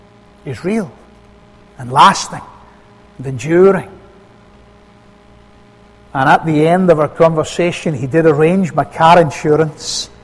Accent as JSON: {"language": "English", "region": "Scotland", "country": "United Kingdom", "said": "Now, I'm a Scotsman."}